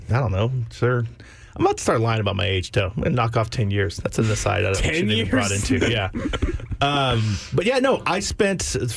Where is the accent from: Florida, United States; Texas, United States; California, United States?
Texas, United States; Georgetown; because I grew up in Georgetown, right by the Williams Drive Pool, which was the best premier pool in Georgetown